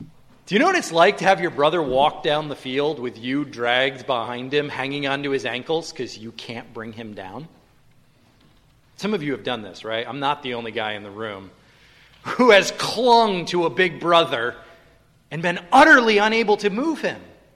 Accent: Cambridge, United States; As American people, as residents of Cambridge, do we not share the blame as Christians?

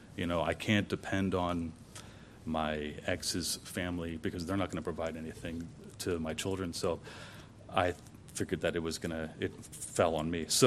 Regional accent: New York, United States; also born or lived in Virginia; So Very briefly, I was born in Virginia, moved back to New York, where my parents were originally from.

